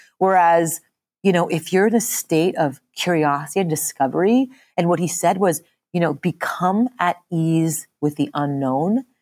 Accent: India; it's so crazy to even say that as an Indian person

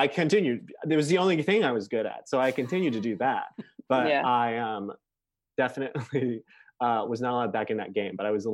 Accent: Chicago, Illinois, United States; I was just like a 15-year-old who like was obviously gay, but like wanted to play basketball because I grew up in Chicago in the 90s.

